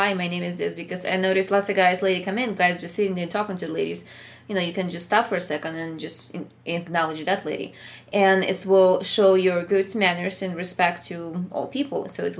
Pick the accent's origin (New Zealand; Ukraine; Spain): Ukraine; English is a second language; Like, I have a little more tougher humor because I came from Ukraine